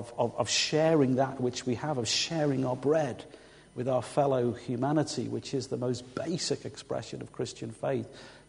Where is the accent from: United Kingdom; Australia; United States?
United Kingdom; Liverpool, North West England; In my hometown of Liverpool, it's been a privilege and a struggle to play a small part